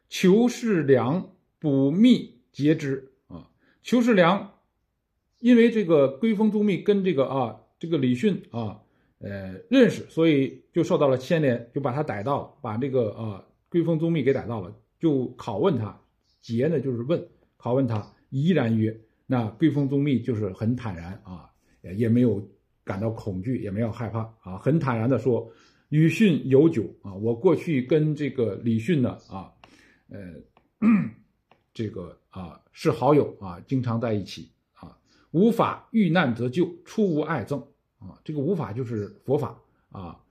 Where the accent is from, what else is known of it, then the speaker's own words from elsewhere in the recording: China; 我们中国人特别讲义气啊